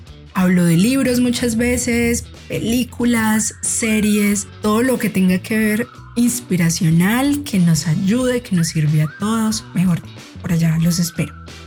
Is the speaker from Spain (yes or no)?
no; Medellín, Antioquia, Colombia; de Medellín, Colombia.